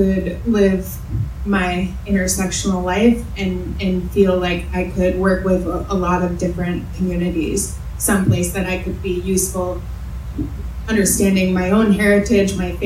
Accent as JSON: {"language": "English", "region": "Minnesota", "country": "United States", "tie": "born or raised there", "also_born_or_lived": "Washington", "moved": "as an adult", "said": "I arrived here in fine central Illinois in 2018. I grew up in Minnesota and then went to school, spent most of my 20s in Washington State."}